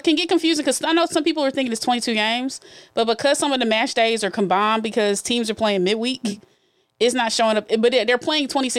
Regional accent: Atlanta, Georgia, United States; accent: southern; Shout out, I ain't lose my southern accent, though.

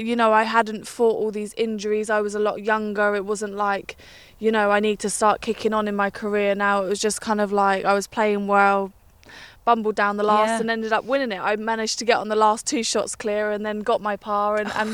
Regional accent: England, United Kingdom; my mum was from Cork. So even though I have Irish in my family, you know, I was from England

